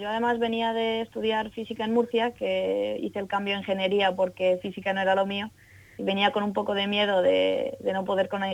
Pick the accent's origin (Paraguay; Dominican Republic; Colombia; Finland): Finland; Yo realmente crecí en Finlandia, pasé parte de mi infancia en Finlandia